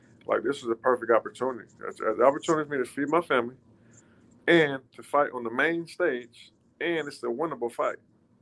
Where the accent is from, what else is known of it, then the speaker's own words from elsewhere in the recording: Los Angeles, California, United States; It was the Forum in Inglewood in my hometown at Los Angeles.